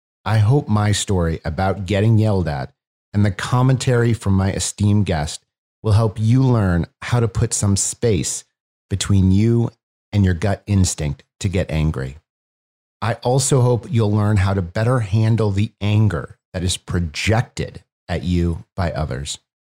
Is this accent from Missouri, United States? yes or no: yes; St. Louis, Missouri, United States; And he came to St. Louis, my hometown, for the holidays one year.